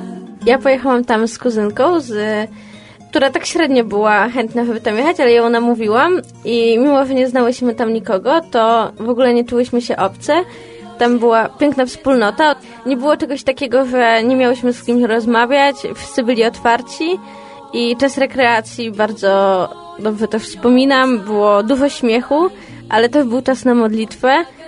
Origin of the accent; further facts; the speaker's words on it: Manasterz, Subcarpathian Voivodeship, Poland; jestem z Manasterza.